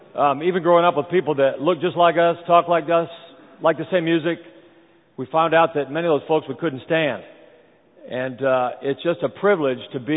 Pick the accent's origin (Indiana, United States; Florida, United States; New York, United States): Indiana, United States; Kokomo; First of all, most of you know that I grew up in Kokomo, Indiana. I wasn't born here, but did most of my growing up here. I was born in the Midwest